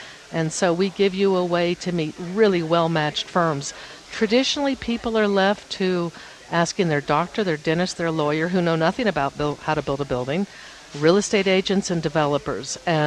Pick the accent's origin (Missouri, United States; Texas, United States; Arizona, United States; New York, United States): Missouri, United States; Kansas City; Yes, I'm from Kansas City originally and have a degree in interior design.